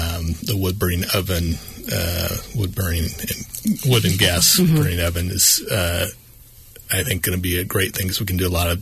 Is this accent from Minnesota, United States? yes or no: no; Sonoma, California, United States; But I'm actually from Sonoma. I was the town of Sonoma, uh-huh.